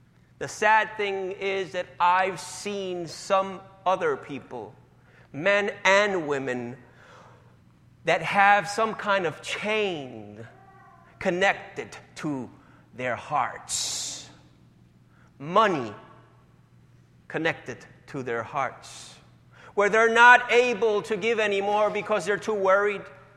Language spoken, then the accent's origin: English; Puerto Rico; Now, I come from Puerto Rico, and we have sheep and goats.